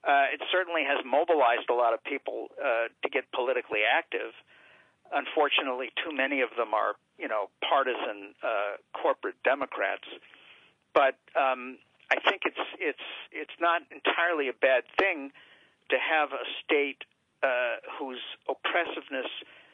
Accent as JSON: {"language": "English", "region": "New York", "country": "United States", "said": "And I'm a New Yorker. I've been watching this guy forever."}